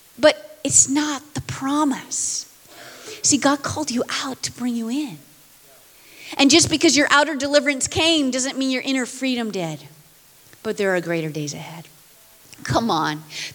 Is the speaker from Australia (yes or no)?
no; Canada; we were Canadians, we moved from Canada, we moved to California, and then after 5 short years, he called us to move back to Canada.